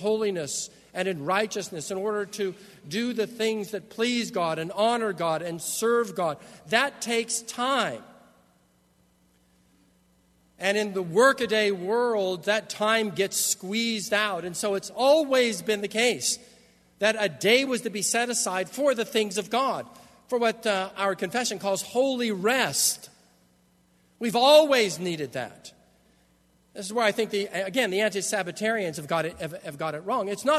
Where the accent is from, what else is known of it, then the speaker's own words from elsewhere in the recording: California, United States; Unlike the strawberry fields that I grew up around in Southern California, where Farmer John would all but shoot you if you even looked at his strawberries.